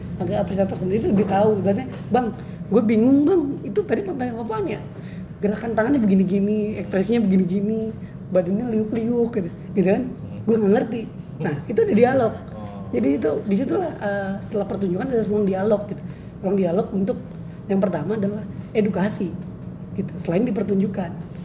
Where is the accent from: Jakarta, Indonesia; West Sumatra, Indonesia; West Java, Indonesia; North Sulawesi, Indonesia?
West Java, Indonesia; Cirebon; Dalam artian gue orang Cirebon gitu ya, dalam artian gitu, bukan rasis sih. Gue orang Cirebon namun gue punya tata cara sendiri gitu.